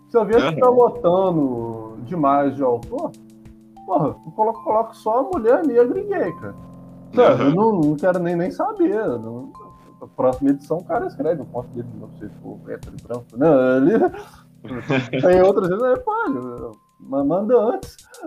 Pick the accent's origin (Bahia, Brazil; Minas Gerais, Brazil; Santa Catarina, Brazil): Minas Gerais, Brazil; eu sou de Minas Gerais, eu tô mais ligado com a política de Minas.